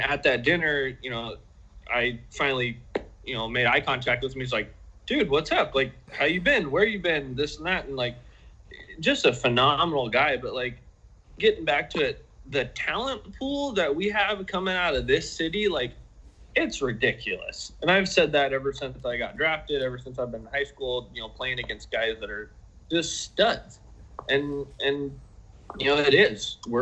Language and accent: English; Long Beach, California, United States; I'm from Long Beach.